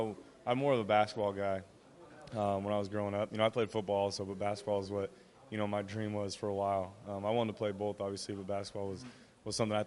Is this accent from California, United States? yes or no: yes; Bakersfield, California, United States; It's in Southern California, only about 2 hours away from where I grew up in Bakersfield